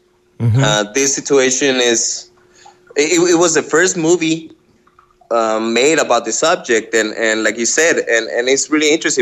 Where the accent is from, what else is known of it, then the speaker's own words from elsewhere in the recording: Tijuana, Baja California, Mexico; I was born and raised in Tijuana.